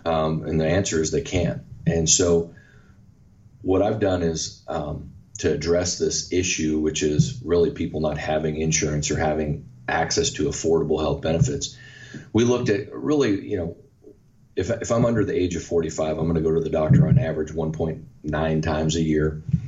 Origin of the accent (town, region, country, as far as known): Cloquet, Minnesota, United States